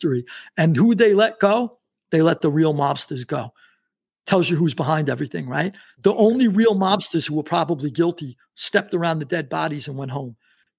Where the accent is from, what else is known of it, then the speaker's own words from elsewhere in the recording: New York, United States; You know, I grew up in New York. My grandparents got right off the boat and ended up in New York. That's where I came from.